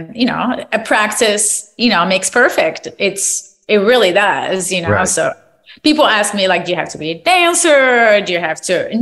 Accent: Morocco; now in United States; I was in Studio City, California. I'm originally from Morocco

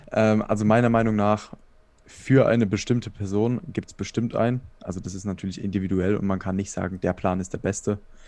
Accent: Baden-Württemberg, Germany; ich komme aus der Nähe von Heidelberg, Baden-Württemberg. Und ja, ich bin 23 Jahre alt

